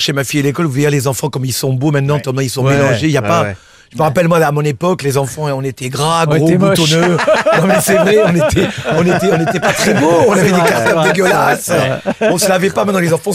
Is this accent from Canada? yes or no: no; Albi, Occitanie, France; Je suis profondément albigeois, moi.